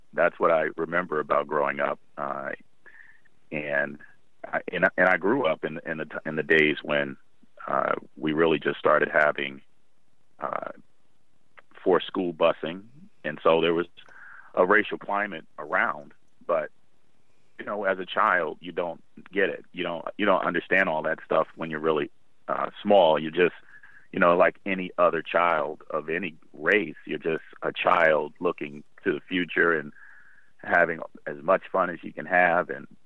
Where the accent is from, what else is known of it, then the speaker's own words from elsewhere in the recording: Washington, District of Columbia, United States; born there; I was born in the Washington, D.C. metropolitan area.